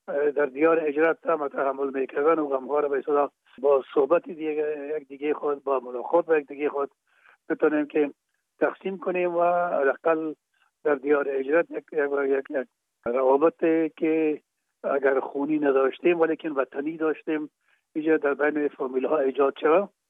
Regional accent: Kabul, Afghanistan; در کابل، شهید کابل به دنیا آمدیم. اصل ما زرکخانه کابل است و خود ما تون پدر ما باز از زرکخانه به شهید انتقال شدن. اونجا در شهید کابل به دنیا آمدیم و اونجا مکتب خواندیم

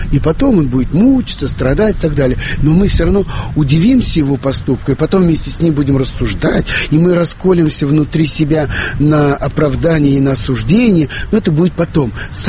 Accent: Orekhovo-Zuyevo, Moscow Oblast, Russia; мальчик из Орехов Зуев

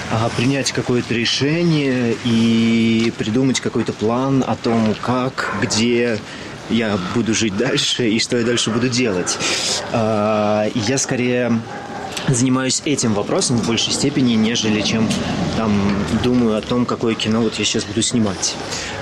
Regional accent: Pskov, Pskov Oblast, Russia; Нет, я из Пскова.

